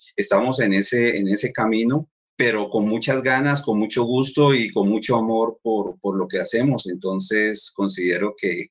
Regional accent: Popayán, Cauca, Colombia; soy payanés, de padres y sí. Por allá, mi mamá de Boyacá, mi papá del norte del Cauca, pero nosotros con mi hermano sí somos patojos.

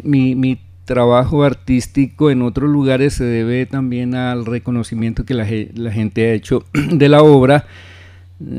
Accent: Cauca, Colombia; yo vengo del Patía

